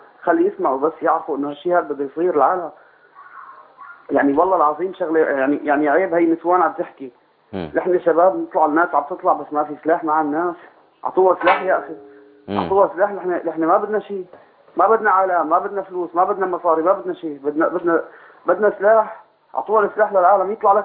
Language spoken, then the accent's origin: Arabic; Hama, Hama Governorate, Syria; روح شوف اللي احنا من حماة